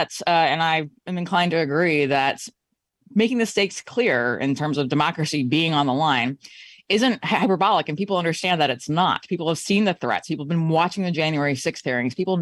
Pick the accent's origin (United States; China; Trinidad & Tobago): United States; Warsaw, Virginia; no, the town was called Warsaw. It's in the northern